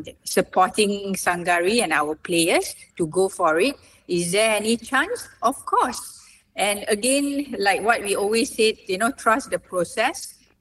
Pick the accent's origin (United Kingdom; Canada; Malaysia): Malaysia; English is a second language; This also give, I should say, inspire other young players that we can do it as Malaysian squash player.